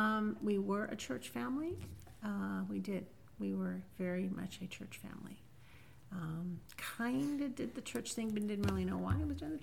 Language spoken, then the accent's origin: English; Albany, Georgia, United States; also born or lived in Savannah; I was born in Savannah, Georgia, which is a very historical town on the coast. And then we moved to Albany, Georgia, which is kind of south central. And I lived there, went to high school there